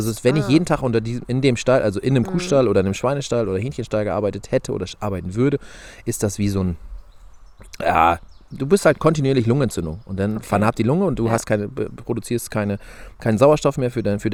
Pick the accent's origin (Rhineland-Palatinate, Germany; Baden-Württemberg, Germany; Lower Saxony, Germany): Lower Saxony, Germany